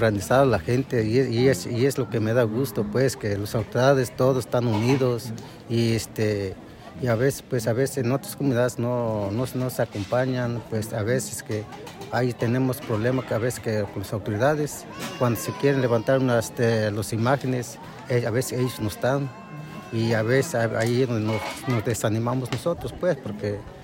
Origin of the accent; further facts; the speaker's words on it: Aguatitla, Mexico; De Aguatitla.